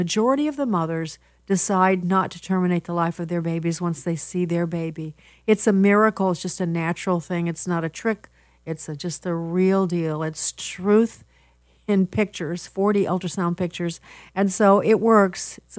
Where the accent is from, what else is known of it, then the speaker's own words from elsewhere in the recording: Midwest, United States; This is what we've learned, because we're from the Midwest.